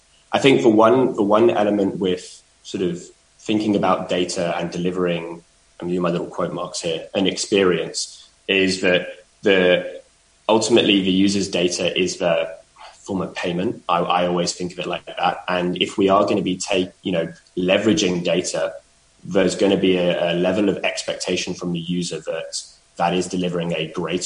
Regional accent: London, United Kingdom; And I'm trying not to introduce my bias here of being a Londoner.

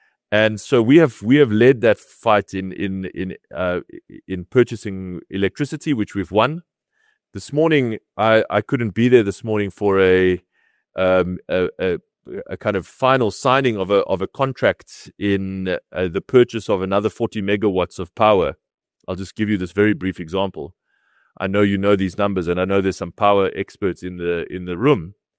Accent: South Africa; You think to yourself as a South African that you don't have the capacity to be shocked anymore

